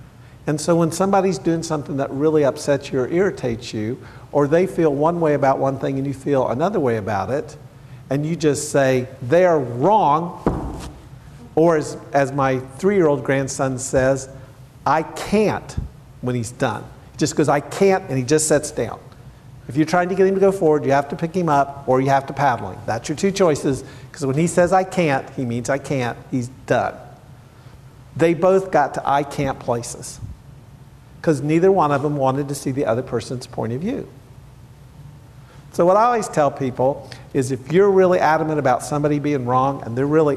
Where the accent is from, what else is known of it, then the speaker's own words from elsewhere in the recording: United States; Maybe that's an Italian thing, and it just, you know, rubbed off on me as American, a little different.